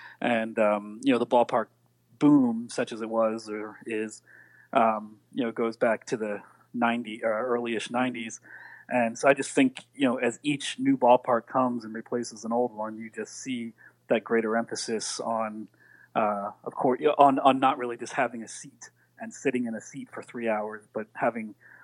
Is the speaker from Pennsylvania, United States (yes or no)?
yes; Ambler, Pennsylvania, United States; growing up as a Phillies fan and growing up with Reading, you know, growing up in Ambler, PA, with Reading being about an hour away.